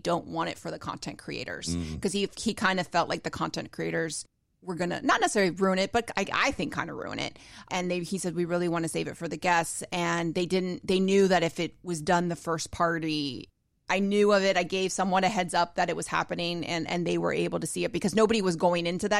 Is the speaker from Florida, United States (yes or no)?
yes; Florida, United States; And I can handle the heat. I'm from South Florida. I can handle the heat